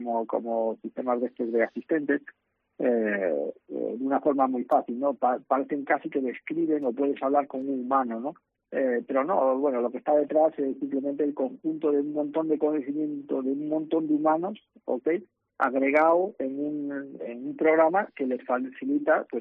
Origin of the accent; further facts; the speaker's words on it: Galicia, Spain; como yo, siendo gallego, ¿no? Pues he trabajado en Galicia durante muchos años